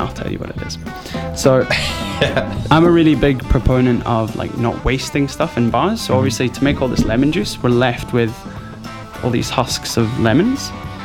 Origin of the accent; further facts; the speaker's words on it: Scotland, United Kingdom; But as a Scotsman, I thought, let's get a bit more alcohol in there.